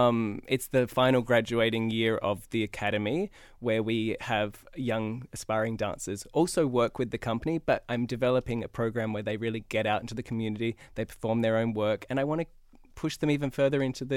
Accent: Adelaide, South Australia, Australia; In Australia, in Adelaide, Australia, my hometown.

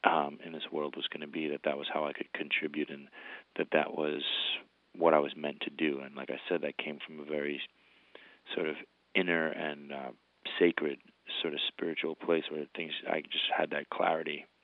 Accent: White Plains, New York, United States; So I grew up in White Plains, New York. White Plains was a great city to grow up in. It was, there was good community.

